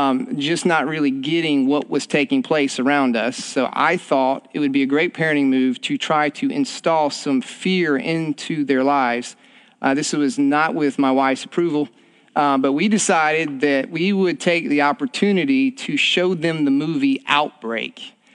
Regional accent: South Carolina, United States; And I said, well, I'm from South Carolina.

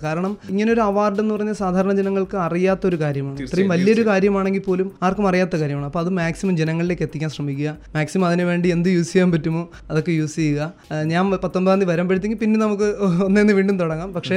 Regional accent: Bharathannur, Kerala, India; Correct സ്വന്തം സ്ഥലം ഭരതന്നൂരാണ് എന്റെ സ്വന്തം സ്ഥലം. തിരുവനന്തപുരം ജില്ലയിൽ തന്നെ ഇവിടെ നിന്ന് ഒരു 50 കിലോമീറ്റർ ഉണ്ട്. കല്ലറ പാങ്ങോട് ഭരതന്നൂരാണ് സ്വന്തം സ്ഥലം.

